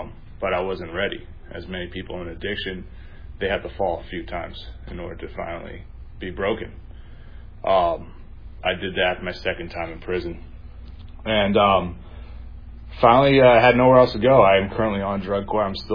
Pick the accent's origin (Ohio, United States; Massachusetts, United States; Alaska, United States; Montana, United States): Massachusetts, United States; Lowell; I'm from Lowell, Massachusetts.